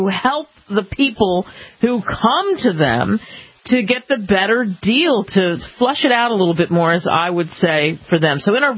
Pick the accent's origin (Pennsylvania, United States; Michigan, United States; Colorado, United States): Pennsylvania, United States; Philadelphia; I grew up in Philly, but that's a little bit different than New Hampshire.